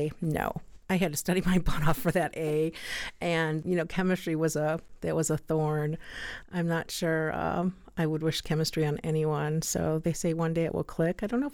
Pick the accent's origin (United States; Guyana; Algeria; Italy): United States; Chicago Heights, Illinois; I grew up outside of Chicago in a suburb called Chicago Heights.